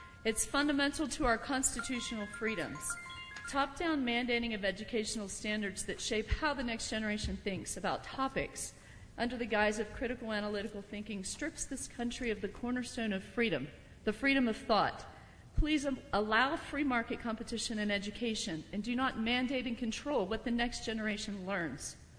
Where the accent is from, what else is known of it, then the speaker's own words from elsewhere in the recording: Monument, United States; I'm from Monument. I have three kids in school there